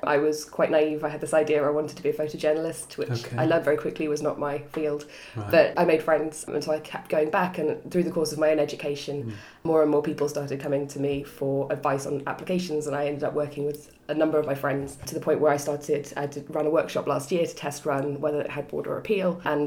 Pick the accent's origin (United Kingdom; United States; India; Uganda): United Kingdom; England; I mean, being English, there's only really one camp that was safe for me to go